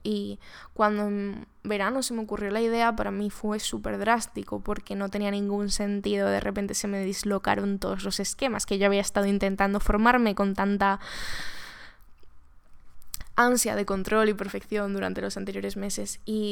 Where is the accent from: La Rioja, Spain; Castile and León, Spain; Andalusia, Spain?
Andalusia, Spain; Málaga; now in Madrid, Spain; yo nunca he pasado un verano en Madrid. Este ha sido mi primer verano en Madrid. Yo soy de Málaga